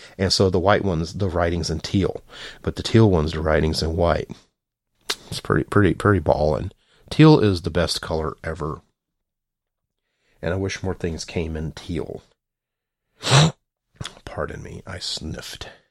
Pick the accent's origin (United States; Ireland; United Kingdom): United States; the South; I bought these at Walmart because I'm from the South and that's where you buy everything.